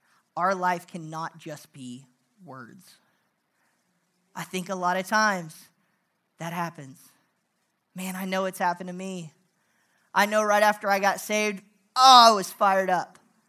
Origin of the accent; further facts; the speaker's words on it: Mannford, Oklahoma, United States; I grew up in Manford. Manford's right next to Cleveland.